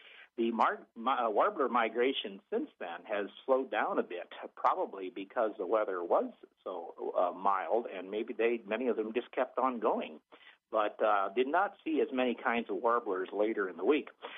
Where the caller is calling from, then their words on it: Minnesota, United States; I'm calling from the Twin Cities area, and down here, it is raining continuously